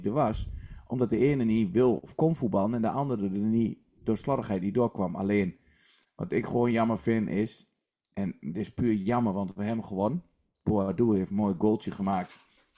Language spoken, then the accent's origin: Dutch; Netherlands; En dan als Nederlander is het toch dat je denkt, wauw.